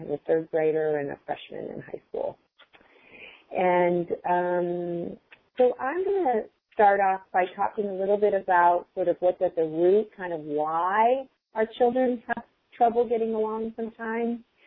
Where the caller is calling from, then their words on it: Austin, Texas, United States; I'm calling from Austin, Texas.